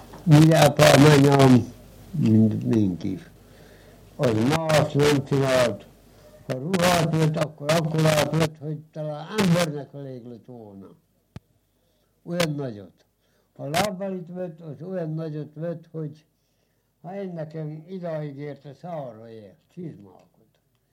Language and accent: Hungarian; Újhely, Hungary; born there; Már innen Újhári, mert én Újhelyen születtem, nem Jókán.